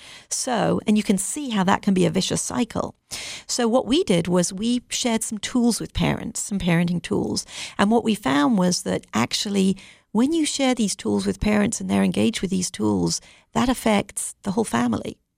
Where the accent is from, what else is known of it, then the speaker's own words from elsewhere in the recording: London, United Kingdom; now in United States; And the way I talk about our program is we live in Minnesota. It's cold. I'm from London originally, so I'm not used to this cold.